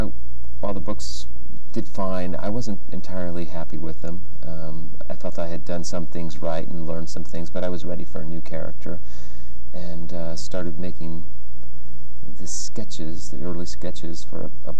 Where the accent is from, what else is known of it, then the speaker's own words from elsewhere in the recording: California, United States; And I grew up and lived in the Bay Area, where there was a huge Irish community.